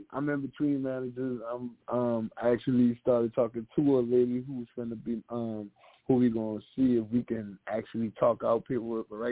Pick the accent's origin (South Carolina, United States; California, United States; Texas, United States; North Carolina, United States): South Carolina, United States; Charleston; also born or lived in Newport News, Virginia; I'm from Charleston, but, like, I was born in Newport News, Virginia. My daddy been in the Army, and he finished when I was, like, 1 year old, so he moved back home because my mama from downtown and my daddy from downtown